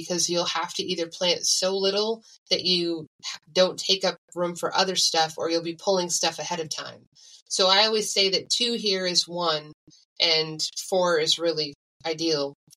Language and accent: English; Maine, United States; now in North Carolina, United States; So we came from Maine. We had to learn this all over. But there are three full growing seasons here in North Carolina.